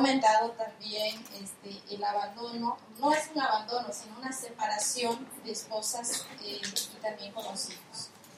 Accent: Oaxaca, Mexico; nosotros venimos de Oaxaca, y pues Oaxaca está muy al sur, muy sureños, y básicamente nosotros estamos en la región mixteca

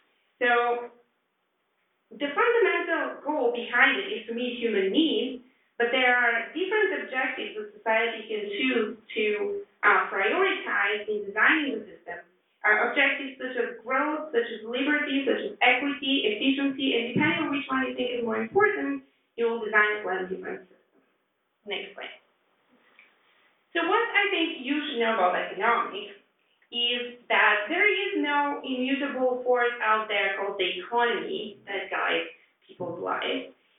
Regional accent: Bulgaria; I grew up in Bulgaria, and I grew up around the time that the systems were changing.

